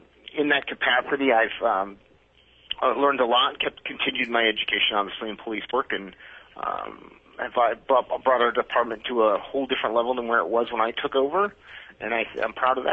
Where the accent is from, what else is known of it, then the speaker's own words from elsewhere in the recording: California, United States; my story is I'm from California originally. I came to Alaska about 25 years ago, and started off in Juneau